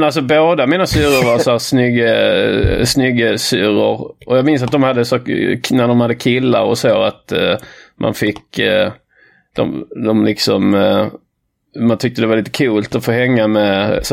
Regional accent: Trelleborg, Skåne, Sweden; Jag har varit på lite semester i min hemstad, eller min ungdomsstad Trelleborg. Min ungdom och barn, min uppväxtstad.

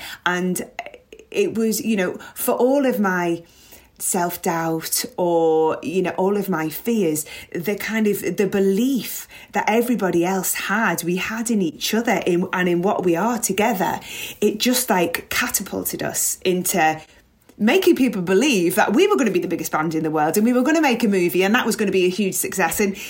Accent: Liverpool, North West England, United Kingdom; grew up loving my footy, and it's a big part of growing up in Liverpool.

